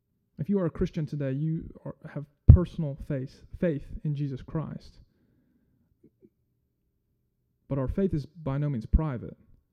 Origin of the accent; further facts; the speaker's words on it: Jackson, Mississippi, United States; now in Corinth, United States; I love Corinth. I'm from Jackson. I love Corinth. I'd prefer to live here over Jackson.